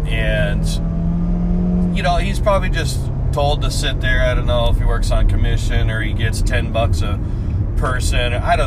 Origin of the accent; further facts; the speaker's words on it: Tacoma, Washington, United States; also born or lived in California / Nevada; Growing up in Tacoma, in Washington, a lot of people said that I had a surfer accent, and I don't know why. I mean, I was born in California, but I never spent any time living there.